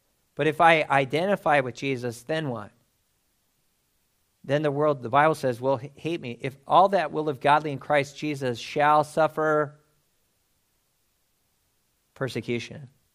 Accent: United States; now in United Kingdom; But this is not my home. And it's not because I'm from the States and I'm an American.

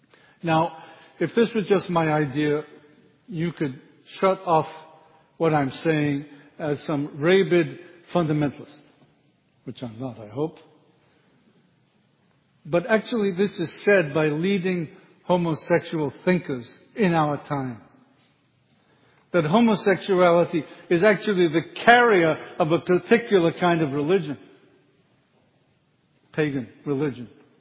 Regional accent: England, United Kingdom; I'm an Englishman, I don't have any forefathers going here.

